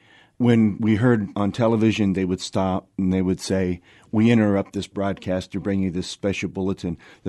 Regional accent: Wichita, Kansas, United States; I'm from Wichita.

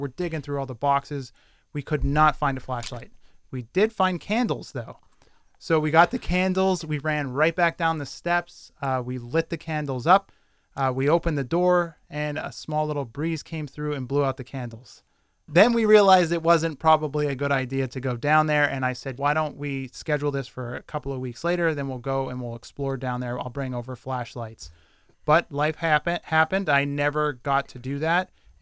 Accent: Pennsylvania, United States; because I grew up around the Hazleton area. I didn't grow up in Hazleton. I did go to the Hazleton area high school because I live in one of the small patch towns outside it.

